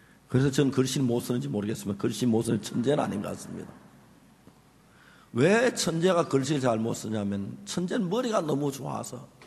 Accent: Gyeongsang, South Korea; accent: Gyeongsang; 제가 사투리, 경상 사투리를 이제 나이가 70이 다 됐는데도, 70이 넘었는데도 사투리는 안 바뀌는 거예요.

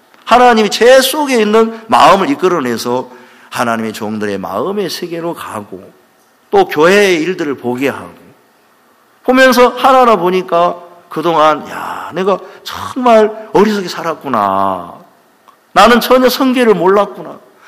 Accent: Mokpo, South Jeolla, South Korea; 저 어릴 때 저는 고향이 목포거든요. 목포.

